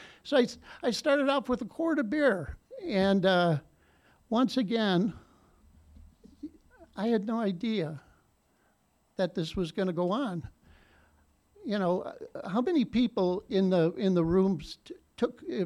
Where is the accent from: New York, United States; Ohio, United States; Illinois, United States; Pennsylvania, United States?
Ohio, United States; Cleveland; born there; I was born in Cleveland, Ohio, steel mill town, and seven siblings